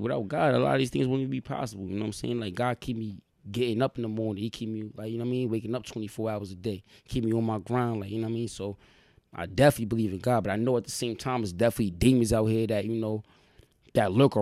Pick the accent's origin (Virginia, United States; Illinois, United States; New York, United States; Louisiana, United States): New York, United States; Like, I came up from Slow Bomb and all that, like, you know what I mean? Salute to 1-8, Slow Bomb, you feel me? Home of … all that, like, you feel me? But I grew up out there and all